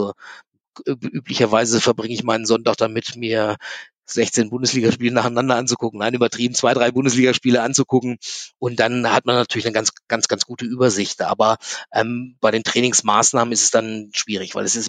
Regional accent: Hanover, Lower Saxony, Germany; born there; Also ich bin ja gebürtiger Hannoveraner, deswegen habe ich mein Rugby-Spiel also in Hannover gelernt.

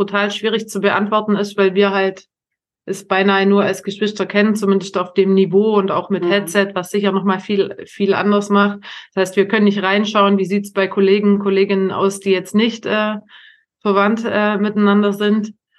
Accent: Germany; da hat man als Deutscher selber schon mit Stolz drauf geschaut

